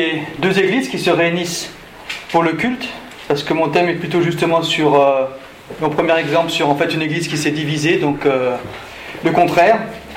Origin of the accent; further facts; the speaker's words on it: Hautefeuille, Île-de-France, France; je viens de Seine-et-Marne, de Hautefeuille